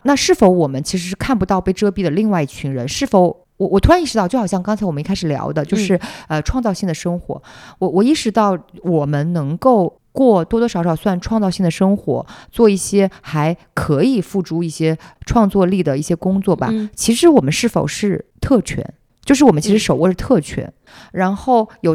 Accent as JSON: {"language": "Chinese", "region": "Hunan", "country": "China", "said": "第一呢，我是湖南人，在湖南"}